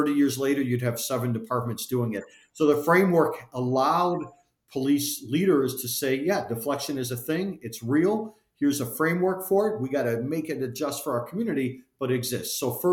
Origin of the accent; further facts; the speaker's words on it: Chicago, Illinois, United States; I grew up in the Salvation Army, as I like to say, in Chicago.